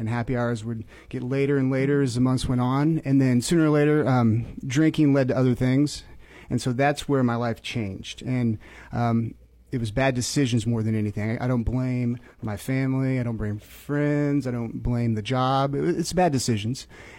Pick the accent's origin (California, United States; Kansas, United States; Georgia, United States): Kansas, United States; Emporia; So grew up around here, grew up in Emporia, a lovely, easy place to live. And Aaron, you and I, we graduated right about the same era from Emporia High.